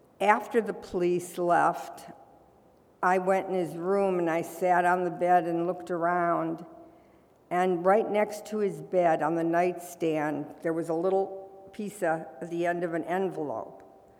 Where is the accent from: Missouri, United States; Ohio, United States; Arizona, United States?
Ohio, United States; Parma; I came from Parma. My whole family came from Parma. I mean, even the better side of Parma, the newer side.